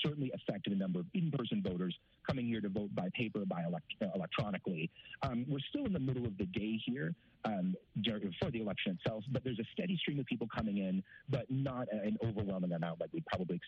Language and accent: English; New Hampshire, United States; now in Washington, D.C., United States; So I voted before in my home state of New Hampshire, which is kind of far north in the United States.